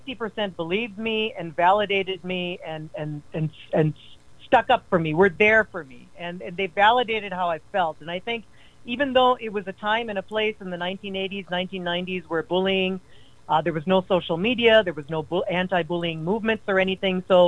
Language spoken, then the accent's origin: English; Melbourne, Florida, United States; also born or lived in Calgary, Canada; I was born in Calgary. I lived the first 9 months of my very, very young life in Canada, and then they became American citizens and settled in Melbourne, Florida for a couple years while I was a toddler, 1, 2, and 3 years old.